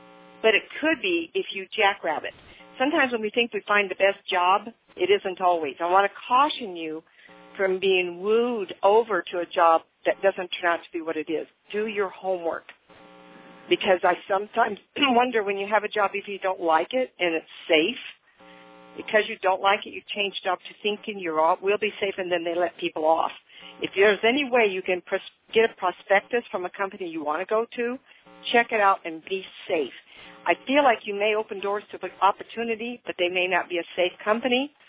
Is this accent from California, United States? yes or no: yes; California, United States; now in Tucson, United States; I was raised in Northern California, worked my business there. Recently we've moved to Tucson, Arizona, and I still kept my 916 area code.